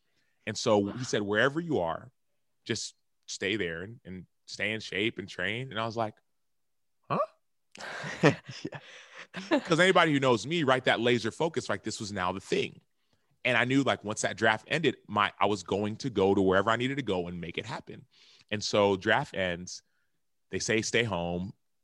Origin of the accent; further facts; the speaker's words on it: Texas, United States; Do I fly to Arizona? I'm from Texas.